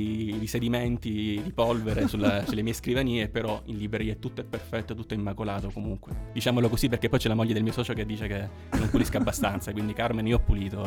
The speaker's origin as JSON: {"language": "Italian", "region": "Sicily", "country": "Italy", "said": "con dei pizzini da buon siciliani con la nostra calligrafia"}